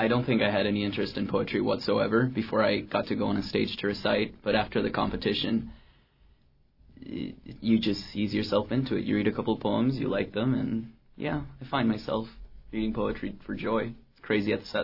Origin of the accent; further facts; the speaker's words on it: Argentina; English is a second language; now in Alaska, United States; Well, I'm from Argentina, so I moved to Alaska not too many years ago, and I had an English class to get to know the language.